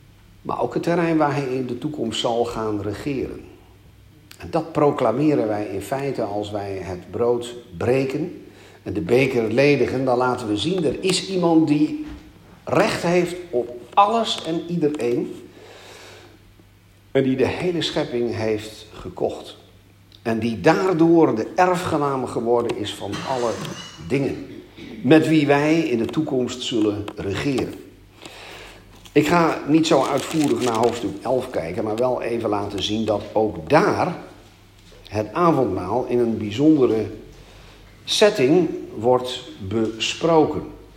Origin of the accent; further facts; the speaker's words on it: Amsterdam, North Holland, Netherlands; Ik weet wel dat ik vroeger in het lokaal in Amsterdam, waar ik opgroeide